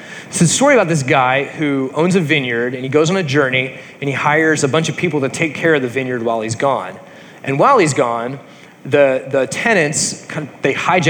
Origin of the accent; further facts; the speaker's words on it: Gig Harbor, Washington, United States; As soon as Jeremiah and I said, you know, hey, we're from Gig Harbor